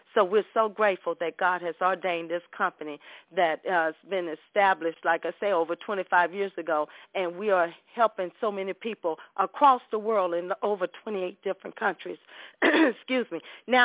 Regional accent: Mississippi, United States; from the Mississippi Gulf Coast. I live here in Ocean Springs, Mississippi

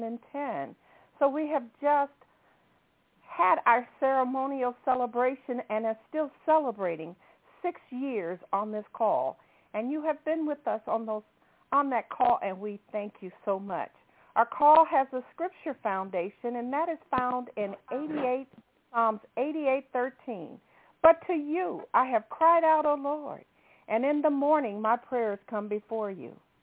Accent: Indianapolis, Indiana, United States; from Indianapolis, Indiana, and I'd like to welcome each and every one of you to the call this morning.

